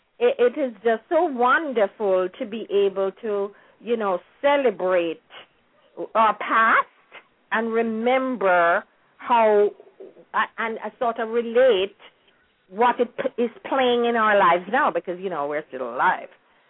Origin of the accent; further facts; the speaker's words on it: Jamaica; some of my interpretation of how I feel about growing up in Jamaica.